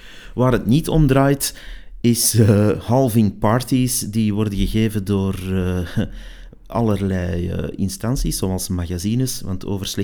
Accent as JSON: {"language": "Dutch", "country": "Belgium", "said": "Al hebben wij nog extra troeven als Belgen die dan ook weer niet zijn uitgespeeld."}